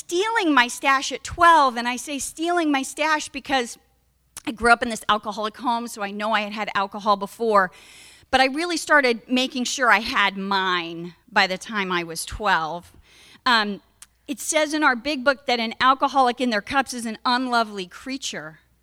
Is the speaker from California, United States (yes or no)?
yes; Los Angeles, California, United States; I grew up in Los Angeles. I'm the youngest of five kids.